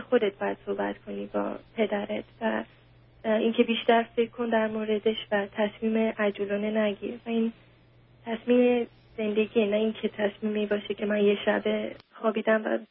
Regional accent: Iran; moved away; این دقیقا موقعی بود که ما از ایران اومدیم بیرون.

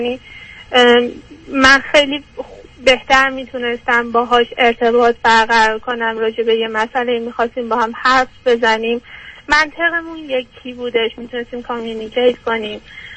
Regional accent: Iran; moved away as an adult; now in United States; من 4 سال هستش که از ایران اومدم آمریکا

